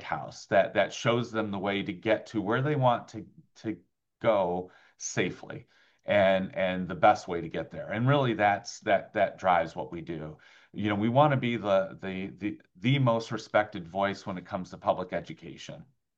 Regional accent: Toledo, Ohio, United States; You know, I grew up in Point Place

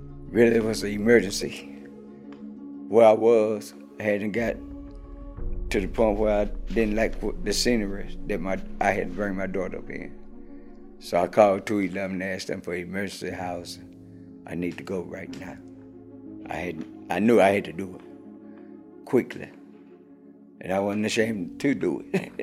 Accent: Tennessee, United States; moved away as an adult; I'm not from Ohio. I'm from Tennessee. I moved from Tennessee to up here. It was in 2016.

